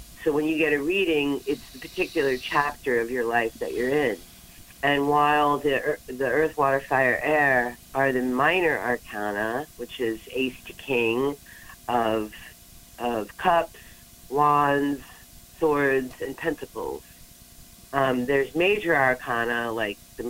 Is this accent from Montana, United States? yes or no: no; New York, United States; born there; Well, I'm a pagan Jew, and I was born in New York 64 years ago